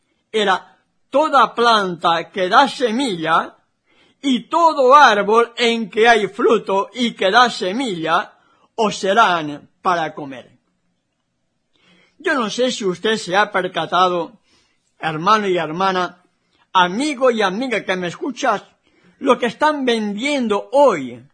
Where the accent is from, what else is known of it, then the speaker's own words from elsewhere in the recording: Benaguasil, Valencian Community, Spain; Yo recuerdo en mi infancia, en el pueblo donde yo nací, Benaguasil, la gran mayoría eran todos agricultores y ganaderos